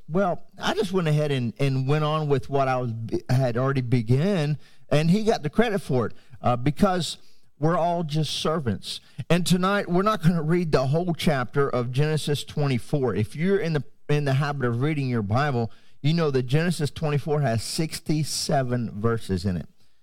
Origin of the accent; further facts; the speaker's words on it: Haiti; I grew up in Haiti, served there for 16 years alongside my dad.